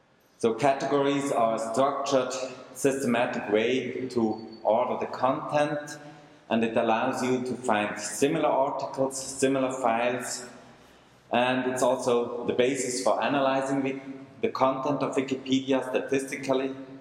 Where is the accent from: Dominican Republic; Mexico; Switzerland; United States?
Switzerland; English is a second language; I'm from Switzerland, working in PR